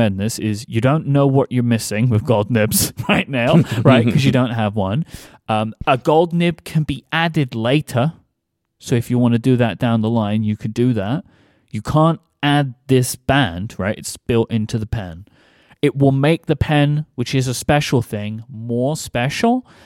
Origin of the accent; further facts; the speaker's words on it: Canada; I am Canadian